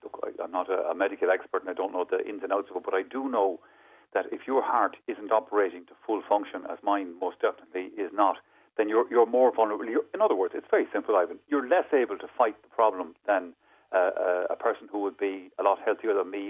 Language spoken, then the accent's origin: English; Galway, Connacht, Ireland; also born or lived in Dungarvan; now in Dublin, Ireland; I've actually lived in Dublin longer than I lived in Galway.